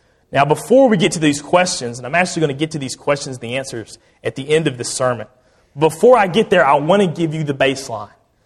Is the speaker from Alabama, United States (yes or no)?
yes; Prattville, Alabama, United States; I grew up in Prattville.